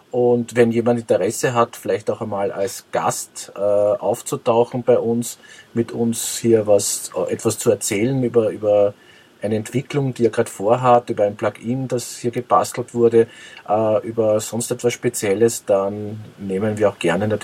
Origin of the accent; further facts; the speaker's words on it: Austria; Ja, quasi ich als Österreicher